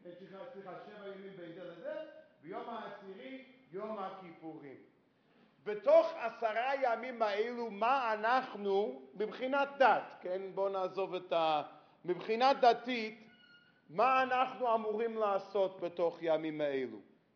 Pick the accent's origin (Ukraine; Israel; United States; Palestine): United States; ואני אדם דתי וגדלתי דתי בתוך עולם משפחה דתית, דרך אגב, בארצות הברית, אני לא יודע אם שמתם לב, אבל אני אמריקאי במקור, אבל אם אנחנו מדברים עליי כאדם דתי, שנולדתי דתי ושבאתי מבית דתי